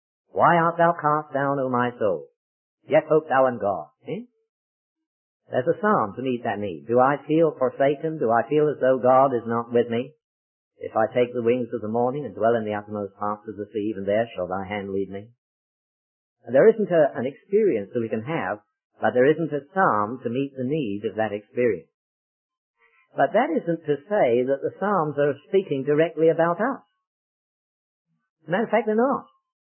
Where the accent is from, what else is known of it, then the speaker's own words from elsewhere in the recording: England, United Kingdom; accent: English; now in Canada; we come from Canada, just about 200 miles north of Toronto. And you can tell by my accent, or some people call it an accident, that I really come from the old country, from England.